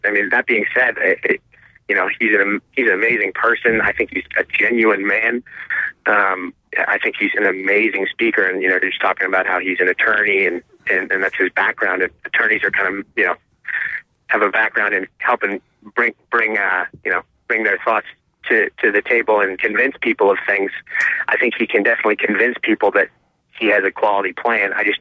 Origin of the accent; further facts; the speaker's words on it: Massachusetts, United States; And I'm from Massachusetts, you know, I understand a little bit about the guy